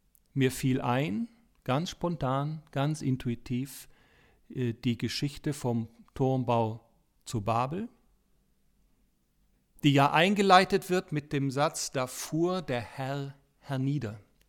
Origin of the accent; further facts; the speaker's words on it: Berlin, Germany; Ich komme ja auch aus Berlin